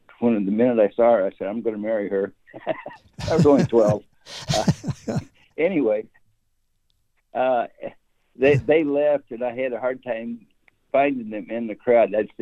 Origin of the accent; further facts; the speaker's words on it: Oklahoma, United States; she came from Wisconsin, I came from Oklahoma.